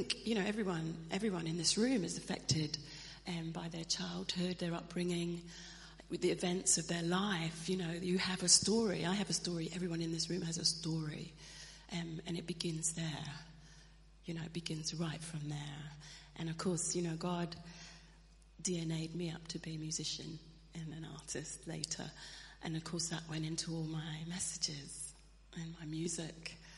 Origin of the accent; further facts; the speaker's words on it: London, United Kingdom; Oh, definitely, definitely. Where we lived was a very large ethnic minority area.